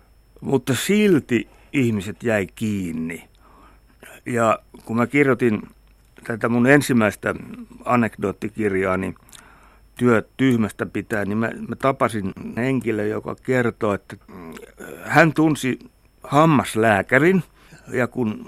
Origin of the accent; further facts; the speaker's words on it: Russia; Finnish is a second language; Ja näin ei tule varsinkaan meillä Venäjällä tapahtumaan.